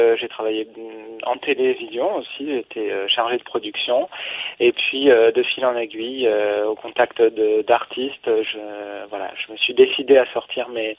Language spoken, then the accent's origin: French; Occitanie, France; Alors moi, je suis de la région toulousaine. J'habite un petit village. Enfin, j'ai habité un petit village dans les alentours de Toulouse, voilà.